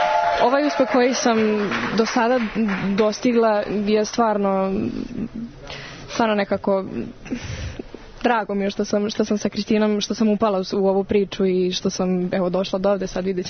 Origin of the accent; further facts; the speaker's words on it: Sremska Mitrovica, Vojvodina, Serbia; Pa pošto nisam iz Beograda, nego dolazim iz Sremske Mitrovice svaki dan, to je iz Mačvanske Mitrovice